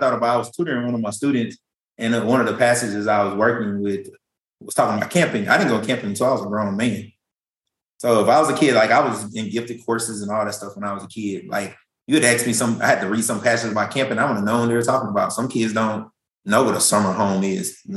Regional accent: Mississippi, United States; I'm from Mississippi. And I work in Texas, and I'm telling the kids, you know, I'm from Mississippi

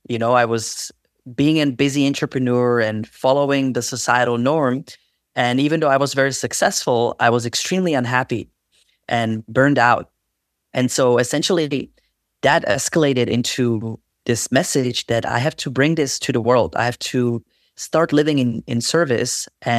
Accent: Czechia; at an early stage when I grew up with shaman in Czech Republic

